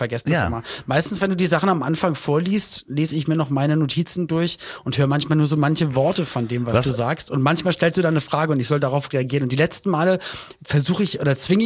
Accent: Switzerland; als Schweizer Eidgenosse.

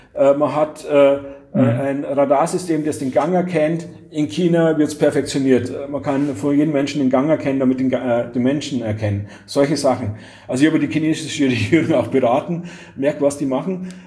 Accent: Germany; Wobei wir als Europäer und dann vor allem als Deutsche denken, hey, wir kennen das doch

